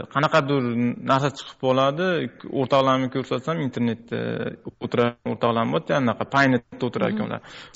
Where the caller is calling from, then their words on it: Saint Petersburg, Russia; Yo'q, men Sankt-Peterburgdanman.